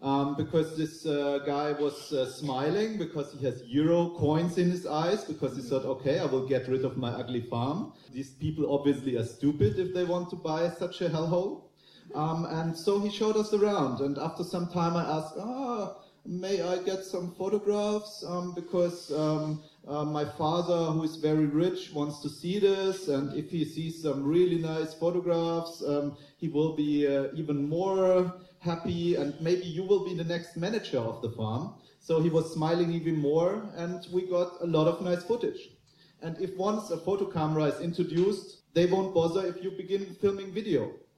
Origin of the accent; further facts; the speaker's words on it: Germany; If I said, hello … from Germany, they saw a beer drinking, leather trouser wearing, dancing guy in their fantasy.